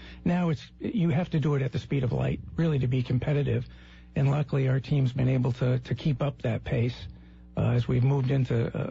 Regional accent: Old Lyme, Connecticut, United States; In my hometown, the Florence Griswold Museum, and Old Lyme continues to be a great spot for off-site events.

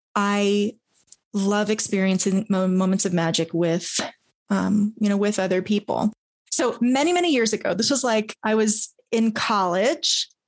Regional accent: South Carolina, United States; also born or lived in Hawaii / Boston area / Northern Virginia; So I grew up in a military family. My father was in the Navy. So I was born in Hawaii. And when I was young, we moved outside of the Boston area. Then to South Carolina.

